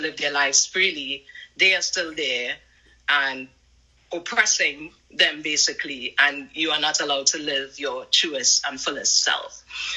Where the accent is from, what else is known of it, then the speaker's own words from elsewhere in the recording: Trinidad & Tobago; Growing up in Trinidad, I lived with my mom and my brother.